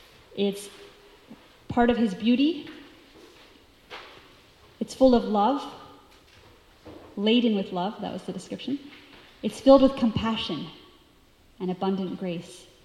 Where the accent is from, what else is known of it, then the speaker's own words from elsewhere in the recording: North Carolina, United States; I grew up in North Carolina